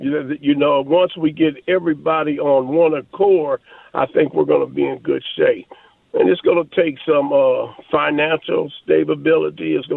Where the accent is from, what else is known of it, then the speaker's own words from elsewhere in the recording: Minneapolis, Minnesota, United States; growing up in North Minneapolis and not always being a pastor